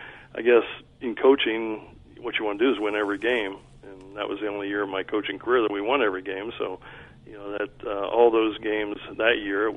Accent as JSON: {"language": "English", "region": "Midwest", "country": "United States", "said": "I'm from the Midwest, so the Rose Bowl's always been a big, you know, I just have always liked watching the Rose Bowl"}